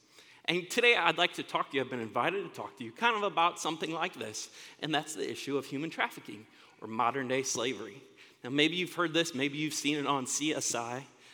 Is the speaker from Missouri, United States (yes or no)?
yes; St. Louis, Missouri, United States; Well, I grew up in St. Louis, and it was 107.